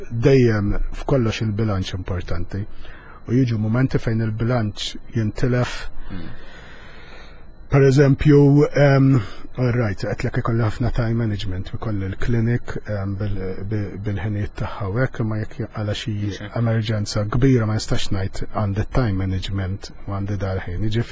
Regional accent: Rabat, Gozo, Malta; Jien dejjem naqta jiena ġej mir-Rabat Għawdex u aħna kollox bi kbir u għandna ġiex parroċċi u ġiex qaddisin.

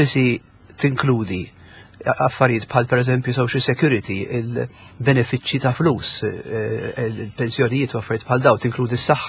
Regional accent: Nadur, Gozo, Malta; Minn Nadur jien.

